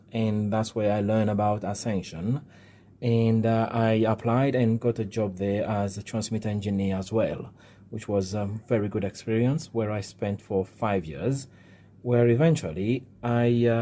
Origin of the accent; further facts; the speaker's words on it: Seychelles; from Seychelles.